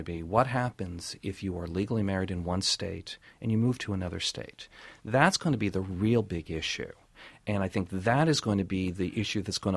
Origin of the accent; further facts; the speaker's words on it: Indiana, United States; I come from Indiana, and that is, New York is not just the center of the world.